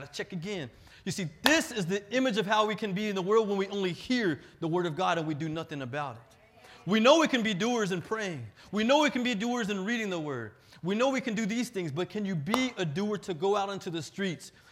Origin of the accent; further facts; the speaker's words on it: Temple, Texas, United States; now in Houston, United States; I grew up in Temple, Texas. My wife, she grew up a little past Dallas. So, you know, we lived in Houston area since 2009. We actually moved into Houston in June this year.